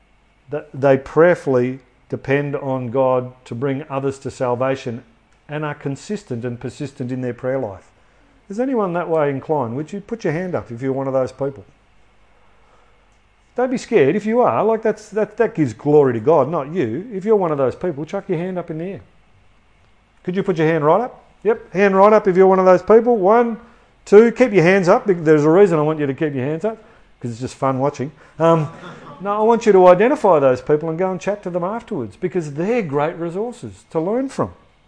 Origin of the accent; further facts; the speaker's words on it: Australia; We're evangelicals from Australia.